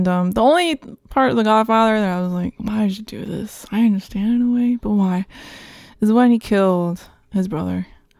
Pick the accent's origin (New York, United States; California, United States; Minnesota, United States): New York, United States; New York City; also born or lived in Dominican Republic; Yes, but I was raised here in New York, and so it was really awesome to finally have you know, this piece of paper that said I'm an American citizen.